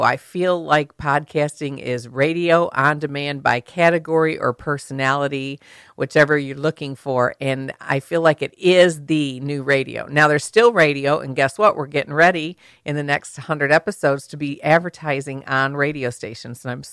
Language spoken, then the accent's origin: English; Michigan, United States; now in Kentucky, United States; Yes, I'm from Michigan. I'm used to blizzards, but honey, this was a blizzard. It was a Michigan blizzard in Kentucky, and I know it's all my fault for moving here.